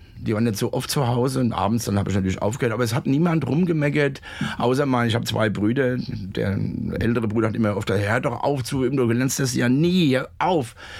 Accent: Roggenberg, Germany; Da gab es früher in Roggenberg, wo ich herkomme, mein Geburtsort, gab es einen Posaunenchor.

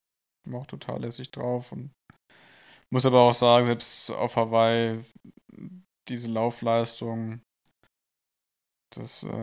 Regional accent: Hesse, Germany; So als Hesse, genau.

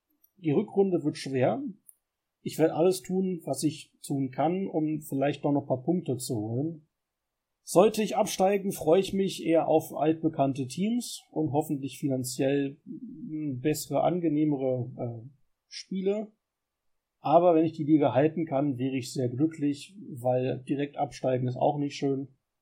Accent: Lower Saxony, Germany; Also, ich komme ja aus dem Landkreis Celle. Das ist nicht weit von Hannover.

